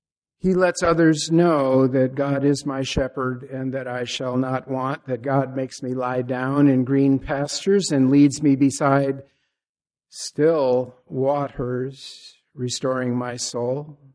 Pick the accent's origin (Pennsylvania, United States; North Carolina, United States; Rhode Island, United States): Rhode Island, United States; Warwick; a Presbyterian church where I grew up in Warwick, Rhode Island.